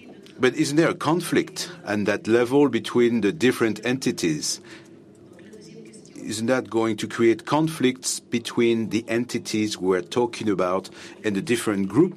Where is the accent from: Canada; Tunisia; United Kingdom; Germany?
Tunisia; I am from, I'm a lawyer from Tunisia